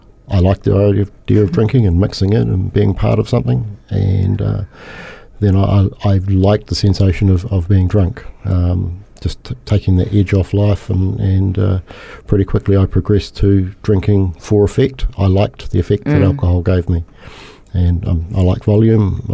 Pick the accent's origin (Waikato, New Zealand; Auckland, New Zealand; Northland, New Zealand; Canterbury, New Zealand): Canterbury, New Zealand; Christchurch; also born or lived in Dunedin; And I'm a New Zealander, Kiwi New Zealander. I've born in Dunedin, but I spent pretty much all my life in Christchurch.